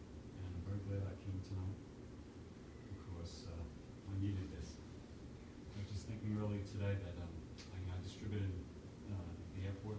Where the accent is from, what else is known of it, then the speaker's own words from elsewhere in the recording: United States; even though I'm an American, I think I had bad karma with Americans